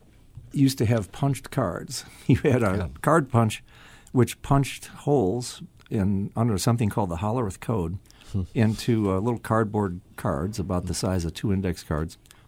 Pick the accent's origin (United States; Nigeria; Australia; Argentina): United States; Detroit, Michigan; Detroit, 7 miles in Southfield, Henry Ford High School.